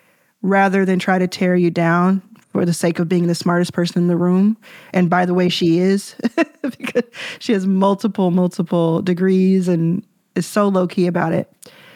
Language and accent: English; Dallas, Texas, United States; I grew up in Dallas. I grew up with Mark Cuban even before he was in the national eye.